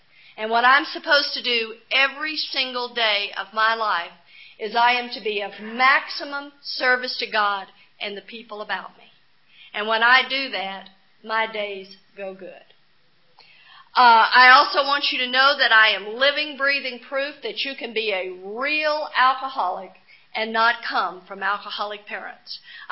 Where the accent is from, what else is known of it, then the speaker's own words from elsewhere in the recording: Texas, United States; and I grew up on the Gulf Coast of Texas. And I guarantee you, I grew up right where they took the Bible Belt and gave it an extra pull, and I grew up Southern Baptist.